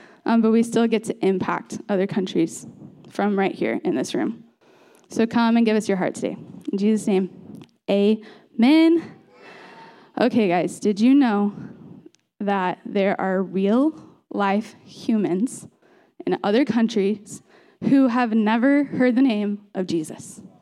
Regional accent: Austin, Texas, United States; I grew up in Austin, Texas, and then I went to college in fall of 2015

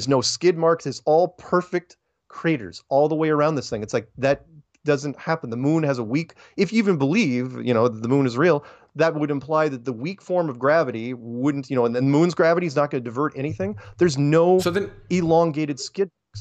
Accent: United States; No, I'm an American.

